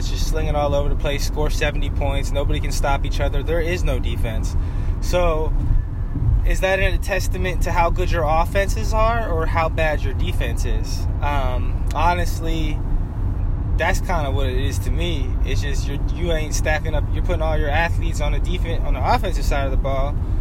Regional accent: Pittsburgh, Pennsylvania, United States; I call it black and blue football because I'm from Pittsburgh.

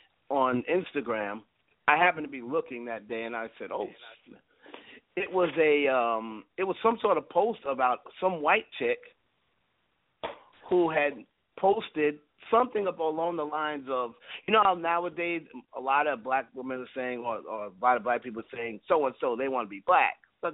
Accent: New York, United States; From growing up in New York and from knowing Lamar Odom a long time, Lamar Odom has had drug problems since high school.

